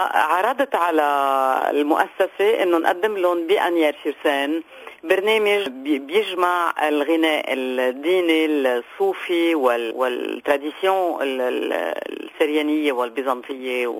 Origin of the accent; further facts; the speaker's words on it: Lebanon; نحن علينا كلبنانيين انه نعطي صوره بتمثلنا حقيقه، لانه نحن من مئات السنين بلبنان معروفين بهالتعايش الطائفي